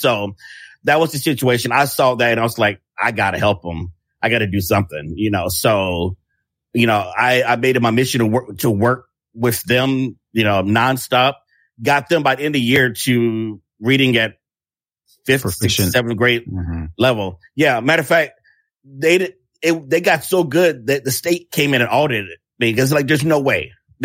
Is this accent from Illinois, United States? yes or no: yes; Chicago, Illinois, United States; So I'm from Chicago. I started in tech, honestly.